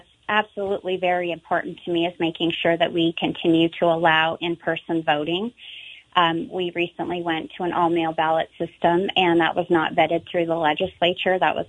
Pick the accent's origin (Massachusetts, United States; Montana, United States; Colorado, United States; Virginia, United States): Montana, United States; I was born and raised in Montana.